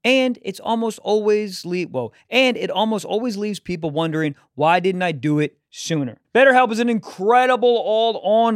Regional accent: Jacksonville, Florida, United States; November 23rd, I'll be in Jacksonville, my hometown.

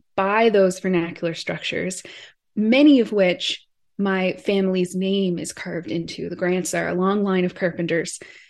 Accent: Newfoundland and Labrador, Canada; But I'm originally from Newfoundland, and my family is from Trinity, Newfoundland

